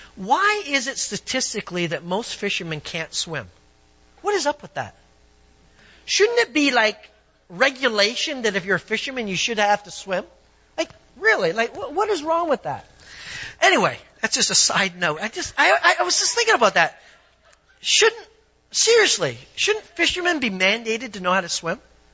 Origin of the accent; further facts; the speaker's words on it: Canada; Now, as a Canadian, I've walked on lots of water, but it was ice